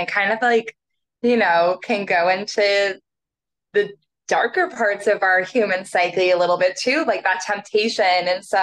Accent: Massachusetts, United States; It's so funny growing up in Massachusetts. It's like, oh, we pray for sunny days.

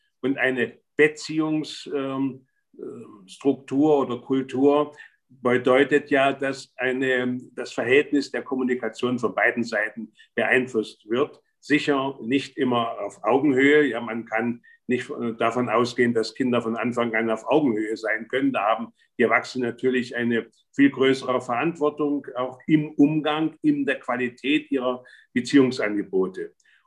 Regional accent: East Germany, Germany; Ich stamme ja also praktisch aus dem Osten. Ich bin in der DDR aufgewachsen.

